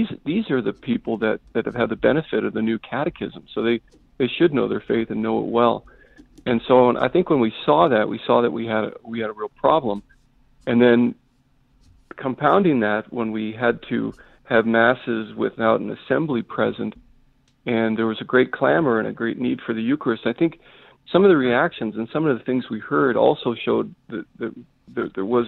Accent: Chinle, Arizona, United States; I was born on the Navajo Reservation. I was born in Chinle on the Navajo Reservation on the Arizona side.

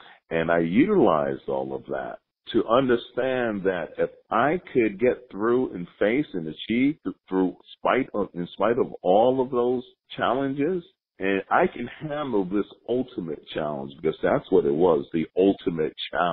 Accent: Brooklyn, New York, United States; And I am the city. I'm from Brooklyn. I am New York City.

